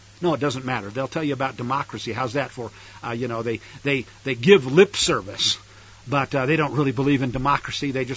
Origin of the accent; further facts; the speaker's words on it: Springfield, Missouri, United States; Hell, I grew up in Missouri. We called ourselves the Buckle of the Bible Belt in Springfield.